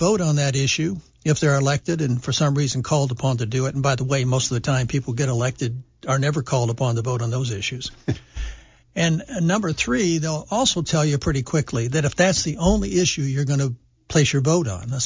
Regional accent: United States; It doesn't please me, though, as an American.

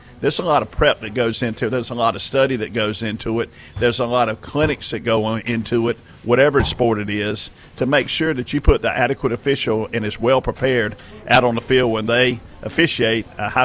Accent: Rock Hill, South Carolina, United States; I'm from Rock Hill.

